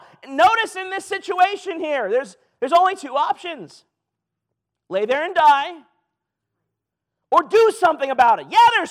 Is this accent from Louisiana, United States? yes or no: yes; Louisiana, United States; I'm from Louisiana, and I pastored a church in Michigan, so you can imagine the shock that to the system that was.